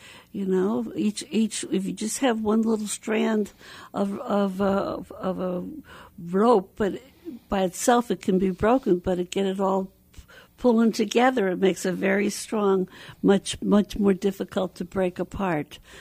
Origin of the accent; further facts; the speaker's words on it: Hempstead, New York, United States; growing up in Hempstead, Long Island, and you had a certain way where I walked